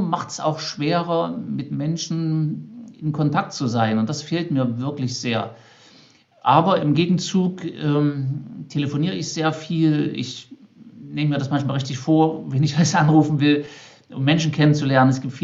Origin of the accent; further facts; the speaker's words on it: Limbach-Oberfrohna, Saxony, Germany; Die meiste Zeit meiner Kindheit habe ich in der Nähe von Limbach über Frohna verbracht.